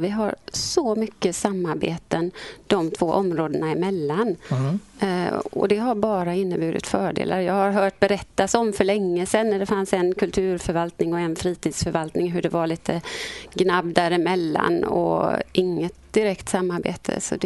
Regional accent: Glommen, Halland County, Sweden; Jag kommer från ett litet fiskeläge som heter Glommen och ligger i Halland, en mil norr om Falkenberg ungefär.

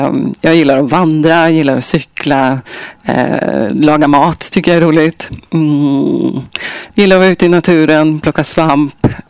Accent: Norrköping, Östergötland, Sweden; also born or lived in Uppsala; now in Gothenburg, Sweden; Jag är född och uppvuxen i Norrköping.

